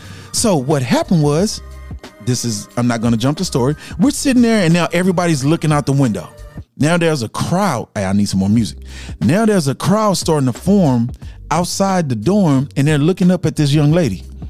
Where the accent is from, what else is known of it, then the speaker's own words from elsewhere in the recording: Houston, Texas, United States; Back when I was growing up in Houston, everybody had sweet potato pie.